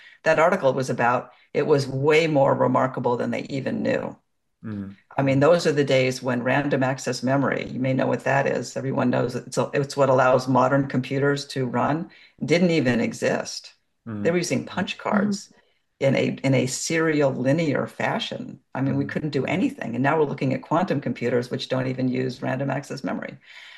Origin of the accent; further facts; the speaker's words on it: California, United States; I grew up in Silicon Valley, and I was very young, going to Stanford University.